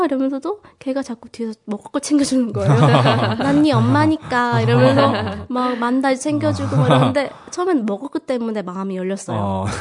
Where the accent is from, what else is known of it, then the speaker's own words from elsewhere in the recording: South Korea; moved away; 일단 한국에서 왔는데 나 여기서 뭐 하는지 모르겠다고.